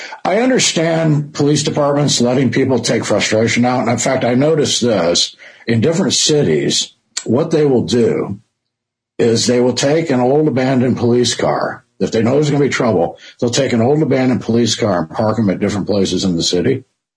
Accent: Michigan, United States; I grew up in Detroit in the late 60s, just south of Detroit.

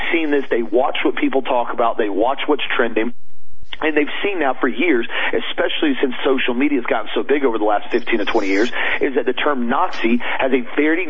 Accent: Florida, United States; First off, I'm a Floridian. Right. I was born and raised in Florida.

